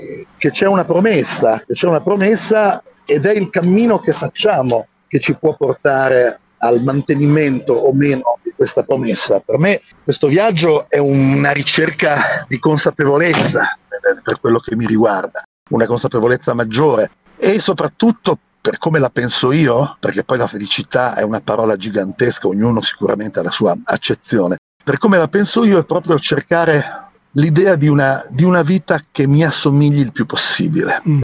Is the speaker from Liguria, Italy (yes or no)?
yes; Genoa, Liguria, Italy; Io poi insomma sono un genovese, quindi questo mare ce l'ho davanti, ce l'ho dentro, ce l'ho addosso, anche se non vivo più a Genova.